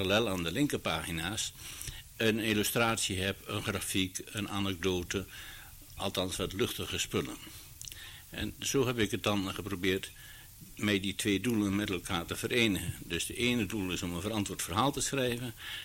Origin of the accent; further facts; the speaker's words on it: Vroomshoop, Overijssel, Netherlands; Ik ben in Vroomshoop opgegroeid en ik ben direct na de bevrijding ben ik gaan studeren in Utrecht, geografie.